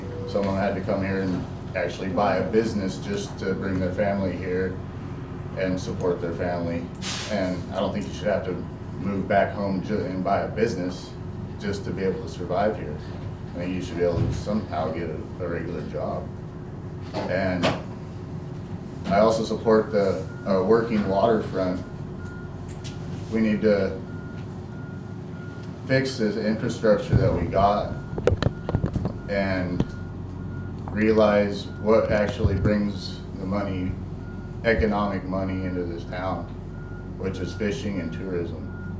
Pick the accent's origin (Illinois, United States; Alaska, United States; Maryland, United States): Alaska, United States; Haines; Born and raised in Haines.